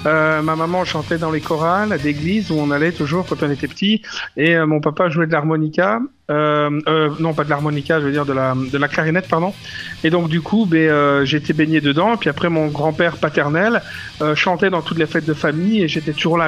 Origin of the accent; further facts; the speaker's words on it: Belgium; Je suis belge d'origine, et c'est vrai que je vis entre la France et la Belgique